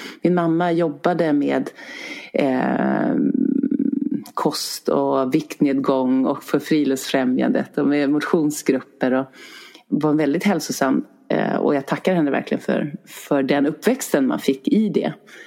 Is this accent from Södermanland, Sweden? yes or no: yes; Oxelösund, Södermanland, Sweden; also born or lived in Stockholm; Jag känner mig som en stadsbo många gånger. Bodde i Stockholm i många år men är uppvuxen vid Oxelösund som är en kuststad. Men nu bor jag här uppe med min familj och nu är jag jätteglad att jag bor här uppe.